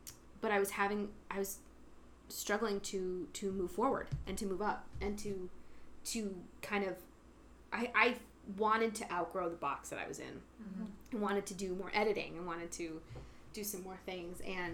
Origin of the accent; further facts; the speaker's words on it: Kingston, Pennsylvania, United States; But yeah, I'm from Kingston, which is just outside Wilkes-Barre.